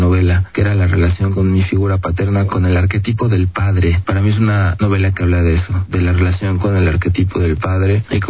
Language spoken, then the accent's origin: Spanish; Mexico City, Mexico; soy mexicano de 39 años, vivo en la Ciudad de México desde el día que nací